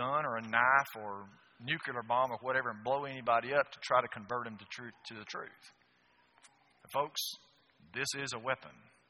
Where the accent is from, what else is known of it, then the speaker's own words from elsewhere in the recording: LaGrange, Georgia, United States; born there; By the way, I was born in LaGrange, Georgia, so I know a little bit about Georgia.